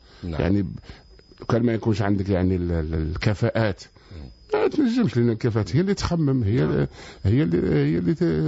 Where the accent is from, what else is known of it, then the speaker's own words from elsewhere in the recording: Algeria; احنا معروفين كجزائريين